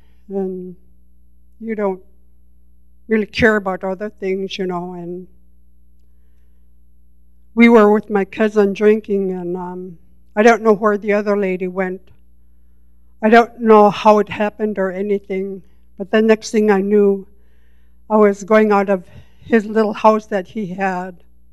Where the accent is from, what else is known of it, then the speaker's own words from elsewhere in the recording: Kotzebue, Alaska, United States; I was born and raised in Kotzebue, Alaska, my hometown.